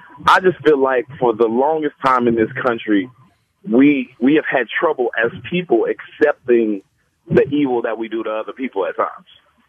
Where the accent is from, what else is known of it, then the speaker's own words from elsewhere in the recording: Louisiana, United States; And I'm from Louisiana, South Louisiana.